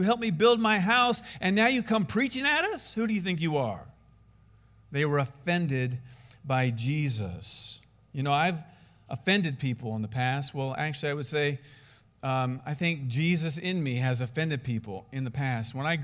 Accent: Iowa, United States; I do, and you knew this was coming. I have some people that I'm proud of. From Iowa, here's one.

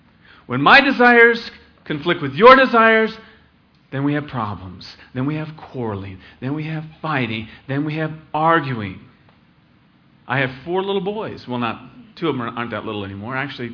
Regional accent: Fort Collins, Colorado, United States; Fort Collins, Colorado. Rush Limbaugh had a rally. It was 10, 12 years ago, and he came to my hometown

